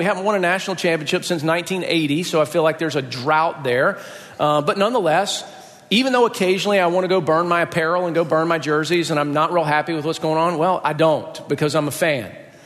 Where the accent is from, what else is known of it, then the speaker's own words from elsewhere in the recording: Athens, Georgia, United States; born there; I was born in Athens. My dad was a student in Athens.